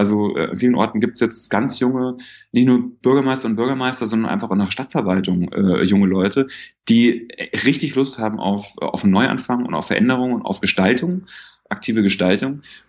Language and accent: German; Bavaria, Germany; In Bayern, wo ich herkomme